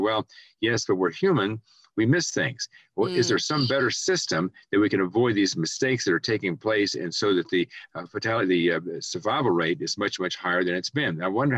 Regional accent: Texas, United States; I'm from Texas, and I volunteered for the Vietnam War and volunteered for the infantry and whole thing, in part because of the heritage of the Alamo.

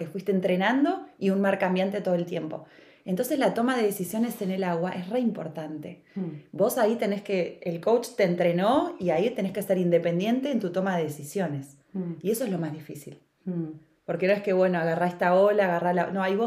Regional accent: Neuquén, Argentina; also born or lived in La Plata; Soy nacida en La Plata y me crié en Neuquén, hice la primera y la secundaria. Después de haber vivido mucho tiempo en Neuquén, volví a La Plata a estudiar

